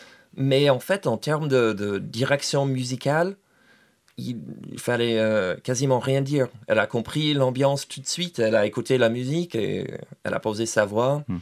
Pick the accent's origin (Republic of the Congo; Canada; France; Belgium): Canada; Manitoba; also born or lived in Montreal; J'ai passé quand même 6 ans à Montréal pour faire mes études, mais je viens du Manitoba, du coin sud-ouest du Manitoba. C'est le Gers canadien.